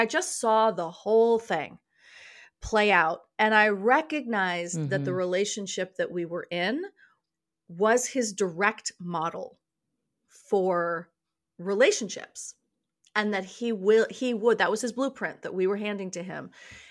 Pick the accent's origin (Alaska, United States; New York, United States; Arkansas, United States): New York, United States; New York City; I was raised in New York City. I was the child of actors.